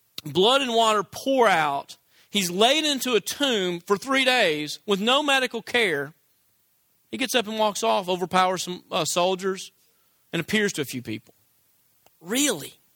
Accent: Tennessee, United States; Okay, I'm from Tennessee. I know these people.

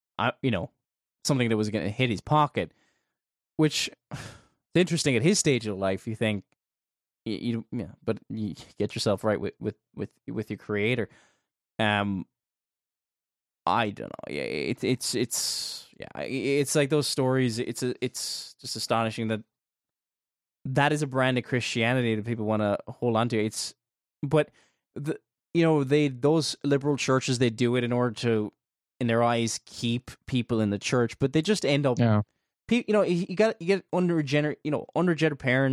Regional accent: Ireland; Like, probably the fact that I'm Irish and all that.

